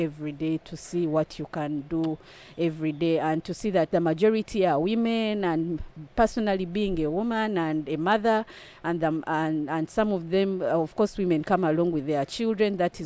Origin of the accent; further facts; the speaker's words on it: Uganda; I grew up in a town that's far from the capital, from the capital city of the country.